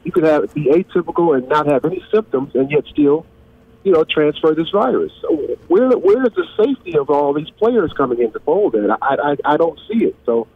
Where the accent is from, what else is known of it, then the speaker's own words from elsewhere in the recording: Michigan, United States; to come back and play in front of my hometown fans and my family at the Palace, that was huge. That was my hometown Pistons